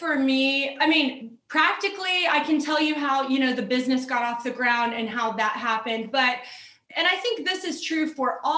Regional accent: Waipahu, Hawaii, United States; I grew up in Waipahu, Hawaii, and Waipahu has the highest crime rate of like any city in the United States, not just in Hawaii.

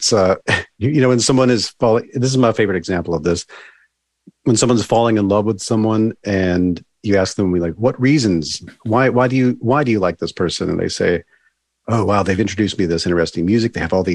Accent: Deep South, United States; One was growing up in the Deep South

